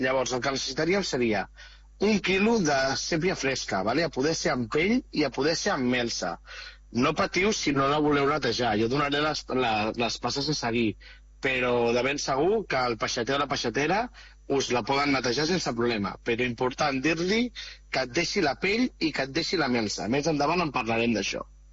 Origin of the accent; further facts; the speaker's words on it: Vilanova i la Geltrú, Catalonia, Spain; com ja sabeu, jo sóc de Vilanova i la Geltrú